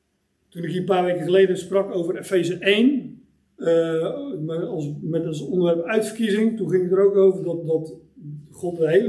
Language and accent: Dutch; Hendrik-Ido-Ambacht, South Holland, Netherlands; Dat is dan in de buurt waar ik vandaan kom. Ik woon in Hendrik Ido Ambacht.